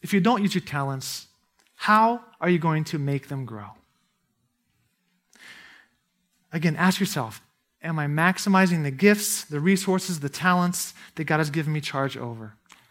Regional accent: Brazil; I grew up in Brazil.

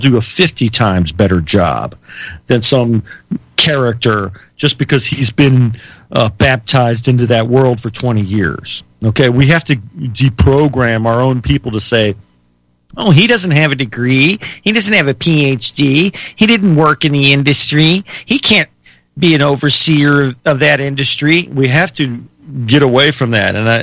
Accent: United States; I'm an American, and I'll always be an American patriot.

